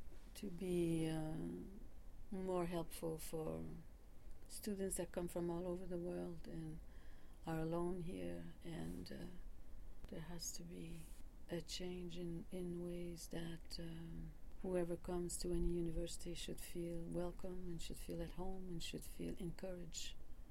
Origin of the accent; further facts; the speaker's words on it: Odanak, Quebec, Canada; also born or lived in Lebanon, New Hampshire; Although I was born someplace else and I was raised someplace else, I was raised in Odanak, which is a reservation in the province of Quebec. And I was born on Wabanaki territory in Lebanon, New Hampshire. But I was only born there. At 6 months, I was on the reserve, and that's where I was raised.